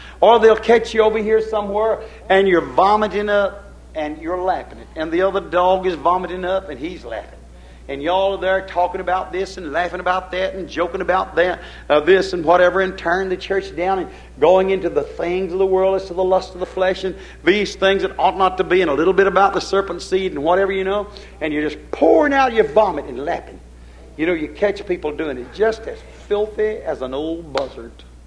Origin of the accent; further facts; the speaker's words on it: United States; That's true. I'm an American. I'm here in America.